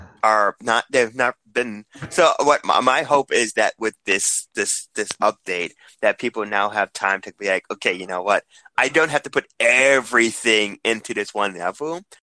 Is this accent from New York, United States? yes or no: yes; New York, United States; I'm a New Yorker. I put ketchup on a hot dog.